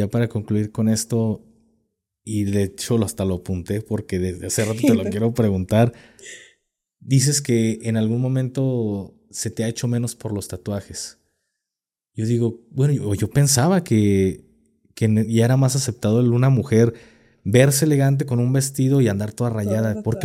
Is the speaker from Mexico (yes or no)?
yes; Guadalajara, Jalisco, Mexico; yo aquí no podemos ir aquí porque somos de Guadalajara los dos